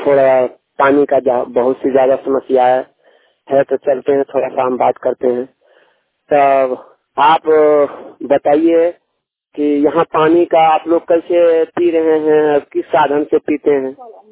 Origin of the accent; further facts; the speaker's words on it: Gidhaur, Bihar, India; हम गिद्धौर से हैं, बांका जिला आए हुए हैं